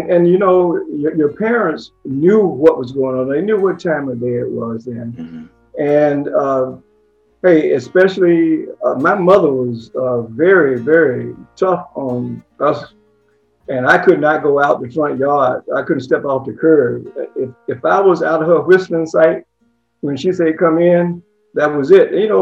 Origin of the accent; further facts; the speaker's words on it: Alabama, United States; Alabama being right next door to Mississippi, and growing up in the Jim Crow law area, one of my mother's harshest fears were nightmares